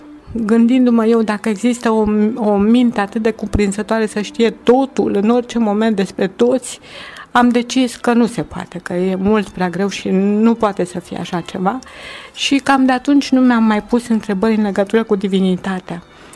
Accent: Ploiești, Prahova, Romania; suntem din Ploiești, am 52 de ani și soțul meu 56

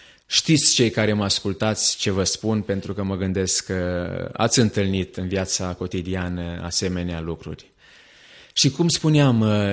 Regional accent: Jitin, Caraș-Severin, Romania; Am omis să vă spun că sunt deloc de lângă Oravița, din Jitin, comuna Ciudanovița

